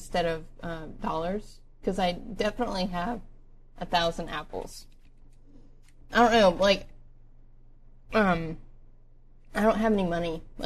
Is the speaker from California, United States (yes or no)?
no; Pennsylvania, United States; moved away; I just moved here from Pennsylvania, so... Yeah, I don't know why that weirds everybody out when I call with a Pennsylvania number. I mean, I'm from Pennsylvania.